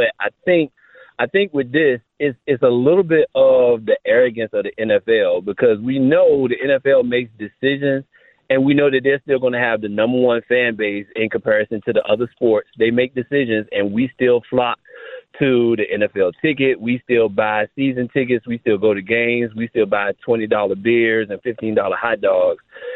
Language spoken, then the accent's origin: English; Richmond, Virginia, United States; now in Charlotte, United States; So I live in Charlotte, but I'm from Richmond. I used to come home every summer to go to training camp in Richmond